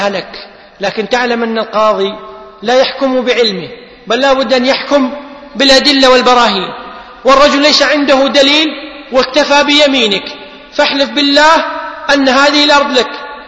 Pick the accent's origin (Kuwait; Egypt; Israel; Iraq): Kuwait; عندنا في الكويت مستشفى اسمه مستشفى الأمراض السارية